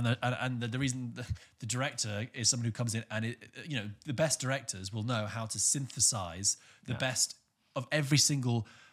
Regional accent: United Kingdom; Please, we're British.

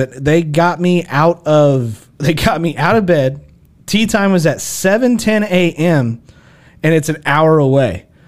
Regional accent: Ireland; I'm Irish. I'm Irish.

